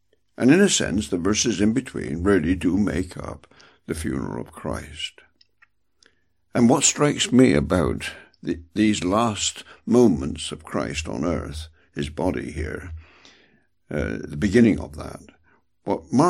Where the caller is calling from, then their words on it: United Kingdom; I'm speaking from the United Kingdom.